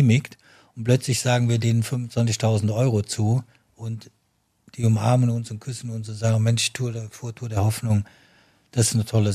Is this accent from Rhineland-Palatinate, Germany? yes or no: yes; Rhineland-Palatinate, Germany; da lebe ich von Bad Neuenahr-Ahrweiler rübergegangen bin in Westerwald, in meinen Heimatort.